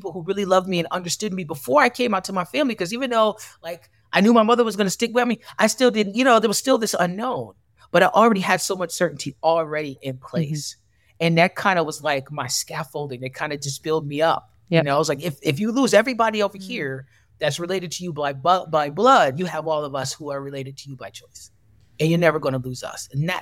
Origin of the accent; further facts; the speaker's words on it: Buffalo, New York, United States; now in New York City, United States; I've been here in New York City now for 22 years. I'm from Buffalo, but a part of the moving away was being able to explore my gender identity